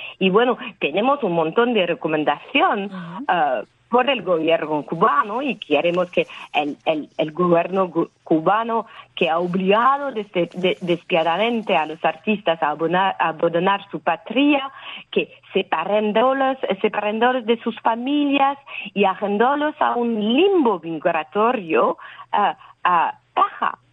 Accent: France; accent: French; Spanish is a second language; mi país, que puedes escuchar con mi acento francés muy fuerte

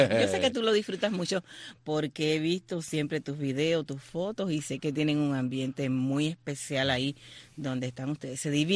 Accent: Cuba; como cubano

